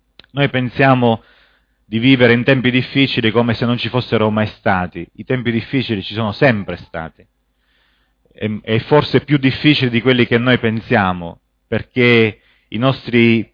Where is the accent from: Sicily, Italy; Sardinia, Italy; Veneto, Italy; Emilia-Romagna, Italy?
Sicily, Italy; Noi veniamo dalla Sicilia